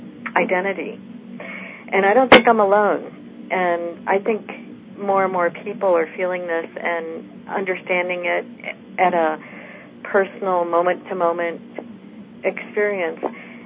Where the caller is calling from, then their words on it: Mariposa, California, United States; I'm calling from Mariposa, California.